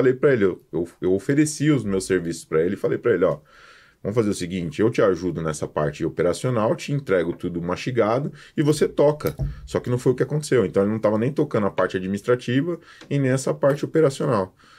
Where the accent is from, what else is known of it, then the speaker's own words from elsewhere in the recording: São Paulo, Brazil; sou de São Paulo, né? ABC.